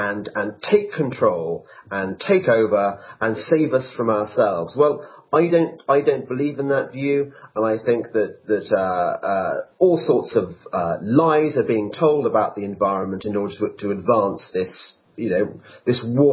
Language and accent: English; United Kingdom; Yeah, I certainly, despite being British, I have no sympathy whatsoever with BP